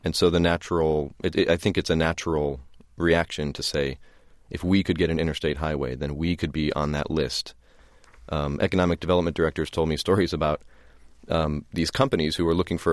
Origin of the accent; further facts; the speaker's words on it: Indiana, United States; also born or lived in New York City; I first came to it from the local angle, actually, because I'm from Indiana.